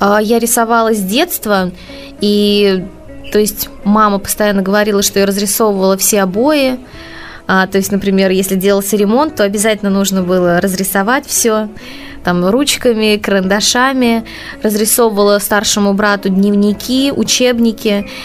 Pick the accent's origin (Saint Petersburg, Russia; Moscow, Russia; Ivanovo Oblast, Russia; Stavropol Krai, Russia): Moscow, Russia; born there; Живу я в Москве, родилась тоже в Москве. Живу на юго-западе Москвы.